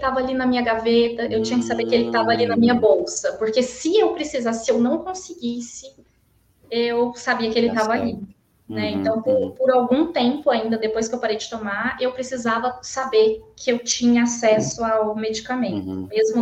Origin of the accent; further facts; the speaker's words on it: Minas Gerais, Brazil; now in São Paulo, Brazil; Eu sou mineira, não sou aqui de São Paulo, sou mineira, mas casei com um paulista e vim parar aqui na capital.